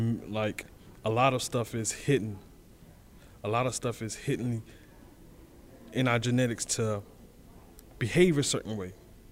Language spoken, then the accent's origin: English; the South, United States; Coming from the South, I'm from the South, so this is something that's normal.